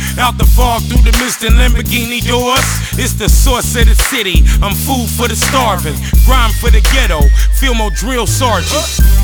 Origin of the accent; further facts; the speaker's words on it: San Francisco, California, United States; I'm from San Francisco, Filmo area.